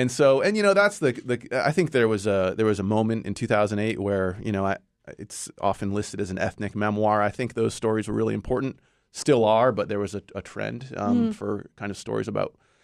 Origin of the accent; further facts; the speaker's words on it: Brunswick, United States; Well, I grew up in Brunswick, and my mother raised my sister and me right downtown.